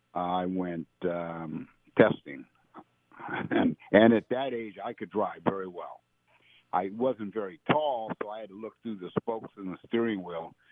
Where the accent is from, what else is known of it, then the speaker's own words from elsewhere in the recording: San Jose, California, United States; I grew up in two places. I grew up in Glenda, California, in my teen years, and lived on the ranch, and then I came back off the ranch and came back into San Jose